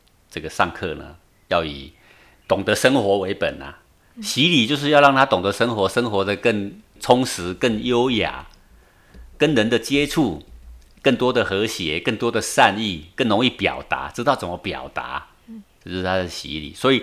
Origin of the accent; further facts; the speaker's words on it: Taiwan; 我们台湾人会讲台语嘛